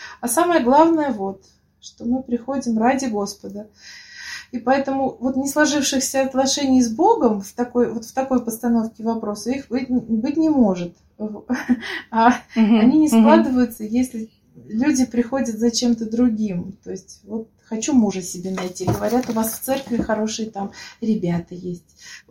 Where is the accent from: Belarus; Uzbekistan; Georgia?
Uzbekistan; now in Russia; потому что я приехала из Узбекистана, никак не могла себя ощутить здесь своей.